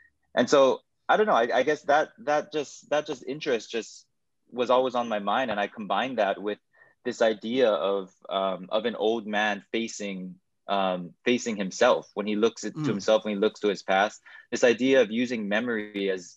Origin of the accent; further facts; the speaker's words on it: Hawaii, United States; honest to my experience of growing up born and raised in Hawaii.